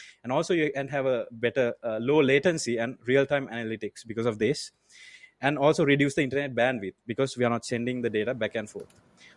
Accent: Sri Lanka; also born or lived in China; I'm originally from Sri Lanka in Asia. So I was born here. I went to high school here. And then I moved to China to do my bachelor's.

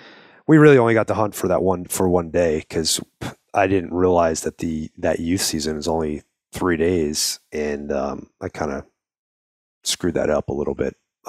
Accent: New York, United States; moved away as an adult; now in Arizona, United States; I grew up on Long Island, so I did quite a bit of fishing, you know, in the bays and offshore and whatnot. When I moved to Arizona 34 years ago

